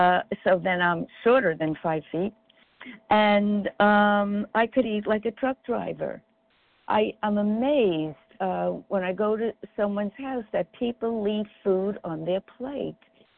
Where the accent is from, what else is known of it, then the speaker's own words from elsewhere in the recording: Long Island, New York, United States; Thank you. … from Long Island, New York.